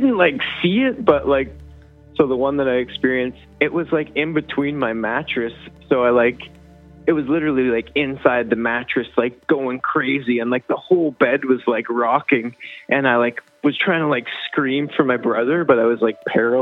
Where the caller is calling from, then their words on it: Smithers, British Columbia, Canada; from Smithers.